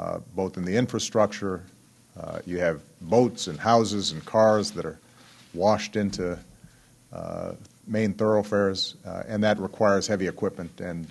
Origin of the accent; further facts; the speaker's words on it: Hawaii, United States; in part because I grew up in Hawaii, where I was very familiar with Japanese culture